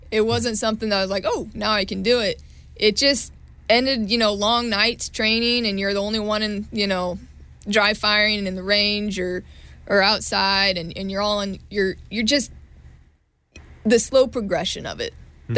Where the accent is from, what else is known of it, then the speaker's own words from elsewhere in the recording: Groveland, California, United States; Growing up in Groveland was, I wouldn't want it any other way.